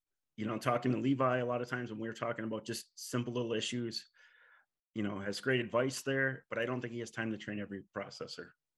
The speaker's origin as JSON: {"language": "English", "town": "Elk River", "region": "Minnesota", "country": "United States", "said": "I'm from Elk River, Minnesota."}